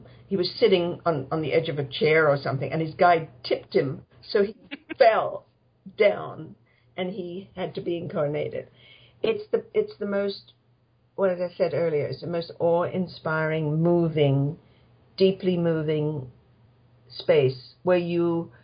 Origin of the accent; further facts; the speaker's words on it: England, United Kingdom; now in Canada; Well, growing up in England, you know, we do believe in things like fairies at the bottom of the garden and ghosts and stuff like that.